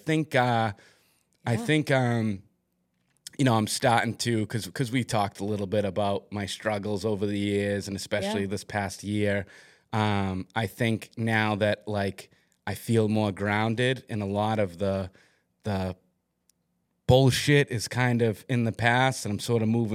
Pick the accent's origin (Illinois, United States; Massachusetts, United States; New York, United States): Massachusetts, United States; Bridgewater; I knew about it because I grew up in Bridgewater.